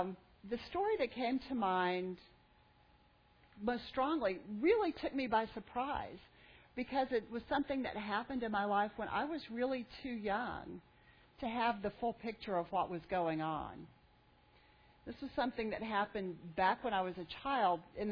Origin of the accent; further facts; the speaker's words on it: Hebbronville, Texas, United States; also born or lived in La Feria; little backwater South Texas town in the 1960s. Between my fifth and sixth grade year, my family and I moved from Hebronville to a town in the valley called Laferia.